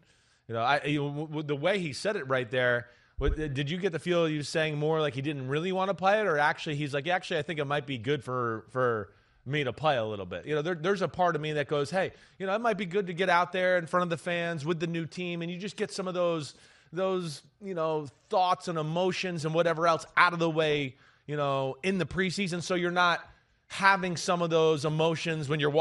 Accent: New Jersey, United States; Hey, I'm from Jersey. You're the Jets. You practice in Jersey.

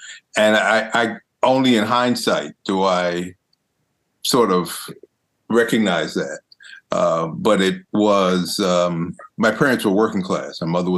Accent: Brooklyn, New York, United States; Yeah. So, born and raised in Brooklyn. My sister and I, my parents come from Barbados. So I feel like I'm a Caribbean American. And decided I was going to get out of Brooklyn and came to Howard

